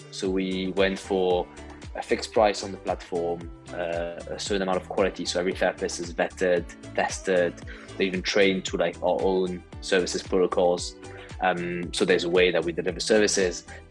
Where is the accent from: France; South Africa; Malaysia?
France; English is a second language; also born or lived in Germany; now in United Kingdom; I'm originally from France, as you can probably guess from my name and my accent. But I've been in the UK for about 8 years now. I actually studied here for my master's.